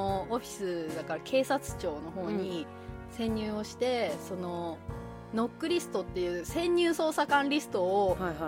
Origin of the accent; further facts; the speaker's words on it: Hokkaido, Japan; 僕だけがいない街は地元の北海道を舞台にした話だから